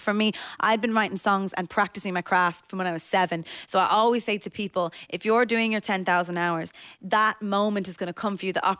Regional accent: Ireland; especially being an Irish female artist

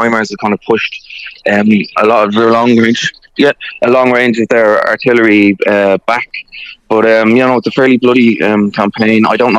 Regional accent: County Meath, Ireland; he's from Mead and I'm from Mead, so it's weird. We're only like 10 minutes from each other.

